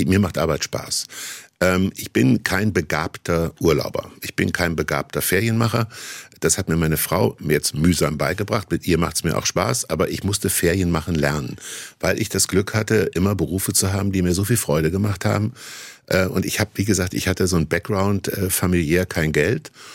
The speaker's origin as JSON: {"language": "German", "town": "Kassel", "region": "Hesse", "country": "Germany", "tie": "born or raised there", "said": "das habe ich schon als Kind in Kassel gemacht, bin ich mit der Straßenbahn oder mit meinem Mofa in die Stadtteile gefahren, in denen ich nicht gewohnt habe"}